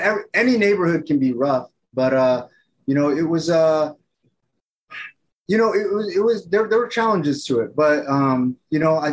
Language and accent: English; New York, United States; Back East. I grew up back East. And I think that's where I get a little bit of my flair, a little bit of my swag, you know, back in New York